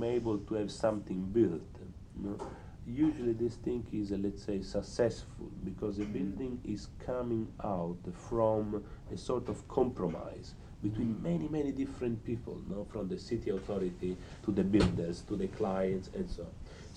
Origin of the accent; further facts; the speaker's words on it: Pistoia, Tuscany, Italy; English is a second language; I am from Pistoia, which is a great enemy of Florence.